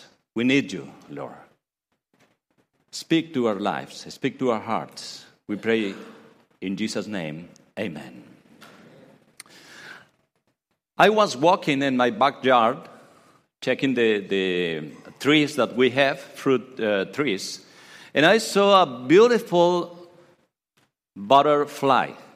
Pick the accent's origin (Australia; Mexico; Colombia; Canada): Mexico; now in United States; And as I told you, I'm from Mexico.